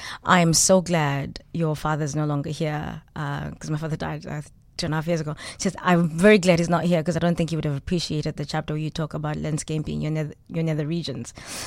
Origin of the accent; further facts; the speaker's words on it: Soweto, Gauteng, South Africa; I'm a product of South Africa. This is where I am. I'm from Soweto in Johannesburg, where I had to take a 2-hour taxi ride to go to the other side, which is the northern suburbs